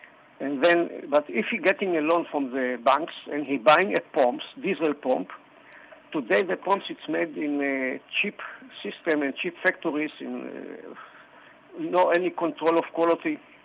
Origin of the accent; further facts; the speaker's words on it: Haifa, Haifa District, Israel; born there; English is a second language; Well, I was born in Israel. My parents came to Israel in the 1930s.